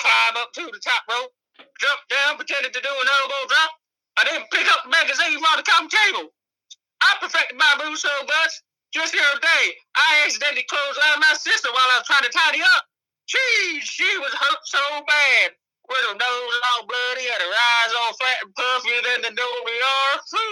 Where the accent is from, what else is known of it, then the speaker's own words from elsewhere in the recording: Greenville, Alabama, United States; I'm from Greenville, Alabama.